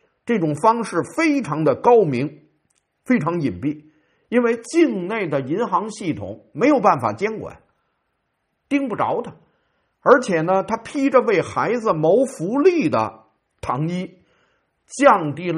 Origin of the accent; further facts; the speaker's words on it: Beijing, China; 那我们家籍贯原来还河北唐山呢，那跟我在北京出生在北京长大，